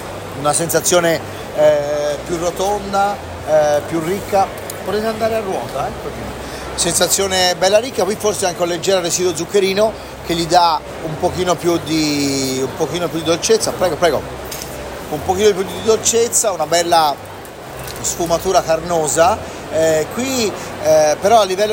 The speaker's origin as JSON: {"language": "Italian", "region": "Tuscany", "country": "Italy", "said": "a me da toscano mi viene in mente il cacciucco"}